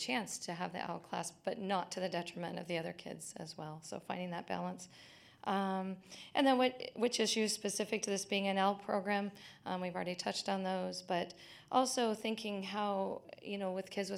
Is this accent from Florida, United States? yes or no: no; Salem, Oregon, United States; from Salem, Oregon, just close by.